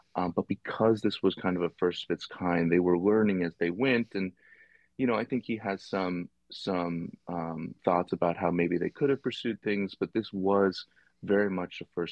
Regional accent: Boston, Massachusetts, United States; even growing up in Boston, I surely would have heard about this.

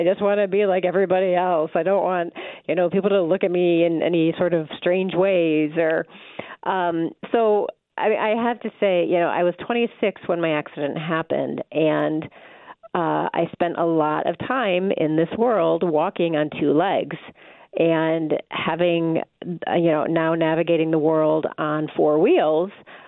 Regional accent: Michigan, United States; And I grew up in Michigan, so I grew up sledding down snow hills, and why would sand be different?

